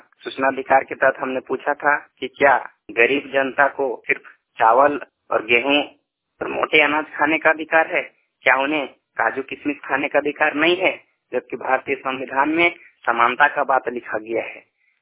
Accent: Bokaro, Jharkhand, India; मैं आरटीआई कैर करता हूं और बोकारो जिले का रहने वाला हूं।

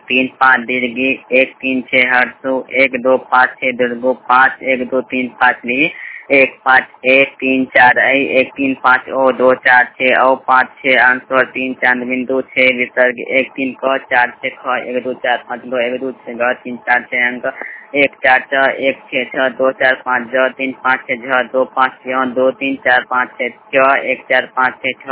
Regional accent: Bihar, India; मैं दरभंगा जिला के रहने वाला हूँ।

